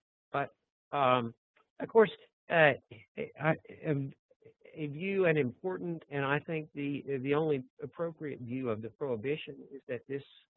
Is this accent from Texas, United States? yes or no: yes; Vernon, Texas, United States; I should mention, he's from my hometown, Vernon, Texas